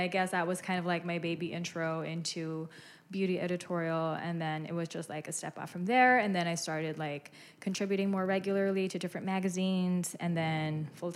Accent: Manila, Metro Manila, Philippines; Okay, so I grew up in Manila and I was always, always into writing.

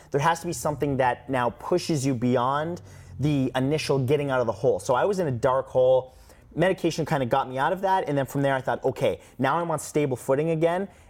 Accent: Canada; now in United States; I come from Canada.

